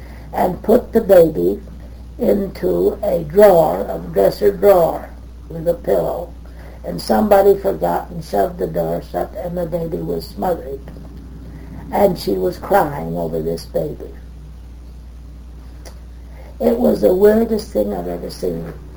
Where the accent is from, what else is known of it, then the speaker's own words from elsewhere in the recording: Pueblo, Colorado, United States; I was from Pueblo, Colorado, and I wouldn't drink and wouldn't smoke.